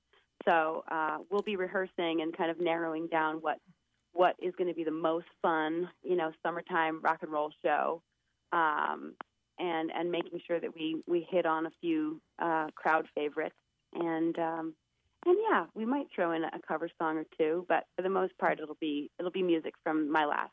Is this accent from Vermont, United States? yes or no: yes; Vermont, United States; ultimately we're going to end up in Vermont, my home state, for my music festival, Grand Point North.